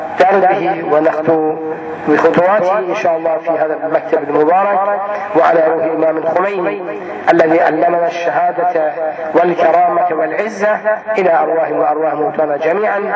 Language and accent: Arabic; Iraq; رفع شرهم عن بلادنا العراق